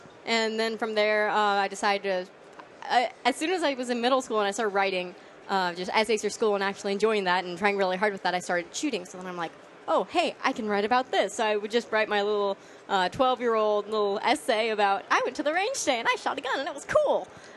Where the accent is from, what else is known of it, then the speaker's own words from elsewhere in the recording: California, United States; I don't really see that where I'm from. I'm from California, so it's kind of not spoken about that much.